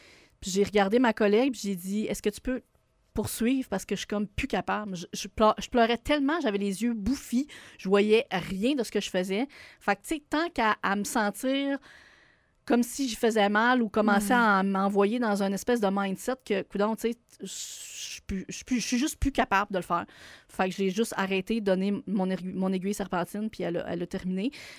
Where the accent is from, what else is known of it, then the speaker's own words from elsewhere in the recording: Baie-Saint-Paul, Quebec, Canada; moi, je viens de Baie-Saint-Paul, je reste à Baie-Saint-Paul